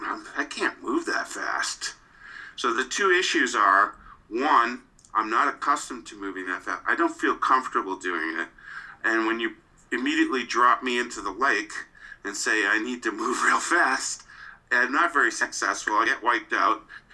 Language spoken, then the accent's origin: English; Brockton, Massachusetts, United States; born there; I was born in Brockton, Massachusetts, and it's a kind of a middle class town, a tough town.